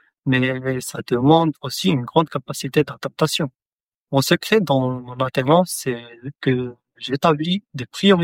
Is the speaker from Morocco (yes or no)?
yes; Morocco; now in Lyon, France; j'ai 24 ans, je viens de Suffolk, une petite ville au Maroc